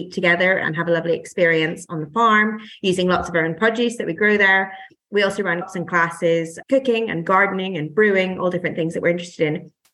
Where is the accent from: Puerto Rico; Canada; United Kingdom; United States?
United Kingdom; Northern Ireland; now in London, United Kingdom; I'm from Northern Ireland originally. My wife is from London. We moved to London.